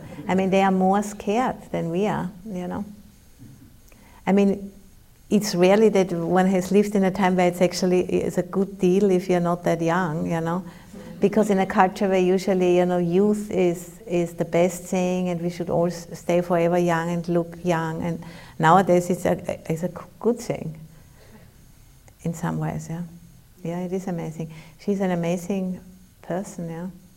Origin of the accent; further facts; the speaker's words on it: Austria; I'm from Austria, so sorry.